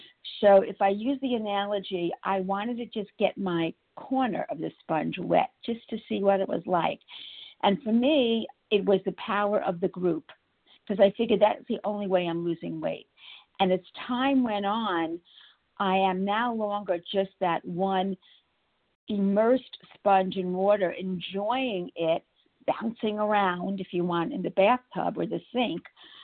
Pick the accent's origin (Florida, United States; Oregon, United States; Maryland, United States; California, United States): Florida, United States; from South Florida, recovered compulsive overeater for today.